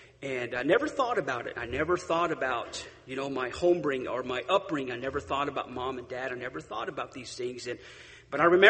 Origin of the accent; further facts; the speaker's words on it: Gallup, New Mexico, United States; born there; I was born in New Mexico. Gallup, New Mexico is where I was born.